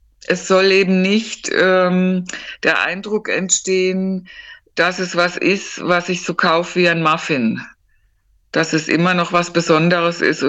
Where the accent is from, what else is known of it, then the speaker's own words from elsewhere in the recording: Rhine, Germany; moved away; Ich bin eine Wasserperson, bin am Rhein in Deutschland groß geworden. Da waren wir sehr oft in meiner Kindheit an den Rheinufern.